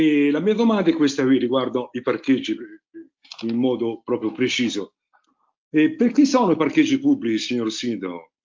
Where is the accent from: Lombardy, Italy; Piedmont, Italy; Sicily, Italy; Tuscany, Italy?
Tuscany, Italy; Borgo San Lorenzo; Però io sono di Casa Borgo San Lorenzo, signor sindaco.